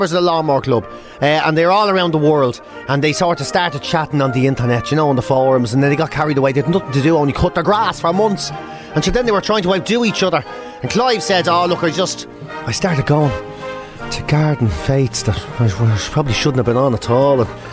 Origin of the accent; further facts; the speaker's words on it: Dublin, Leinster, Ireland; Well, I grew up in Dublin.